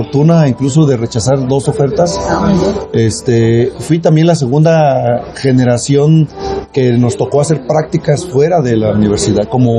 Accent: Pénjamo, Guanajuato, Mexico; fue que regresé a Pénjamo, a mi pueblo natal

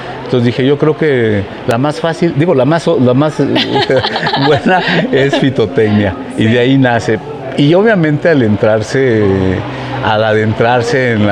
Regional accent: Juchitán, Oaxaca, Mexico; first language Zapotec; Spanish is a second language; yo soy originario de Juchitán, Oaxaca, un pueblo indígena en el istmo de Tehuantepec. Yo soy indígena, hablo una lengua materna que es el zapoteco.

